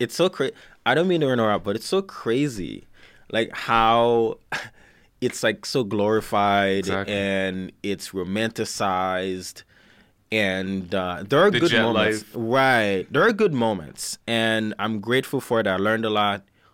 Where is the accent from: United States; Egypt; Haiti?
Haiti; like growing up in Haiti, that's helped me stay motivated, it's helped me stay focused.